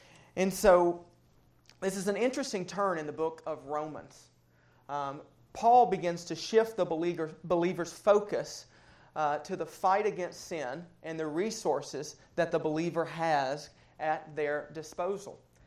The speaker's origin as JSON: {"language": "English", "region": "Alabama", "country": "United States", "tie": "born or raised there", "said": "You know, I grew up in North Alabama. I'm in the thick of the Bible Belt."}